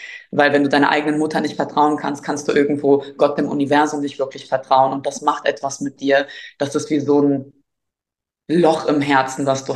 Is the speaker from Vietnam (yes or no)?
no; Germany; Nein, ich bin in Deutschland aufgewachsen